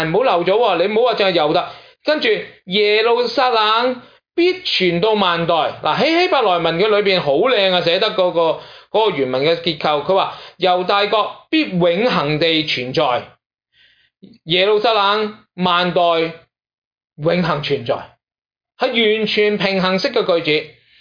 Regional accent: Guangdong, China; 我哋广东人都有句说话

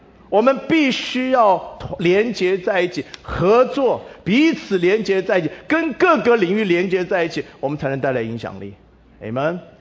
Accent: China; 我很多时候我们中国人就是在这样北美的社会里，我们常常很退缩。

